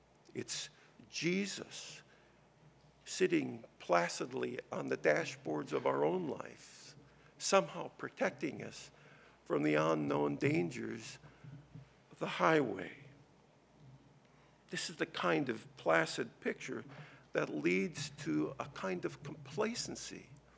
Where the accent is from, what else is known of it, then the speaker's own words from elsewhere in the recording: Minnesota, United States; I'm from Minnesota. If you've been to a farm, let me just say, cattle and sheep on the move, it's not a pleasant sight.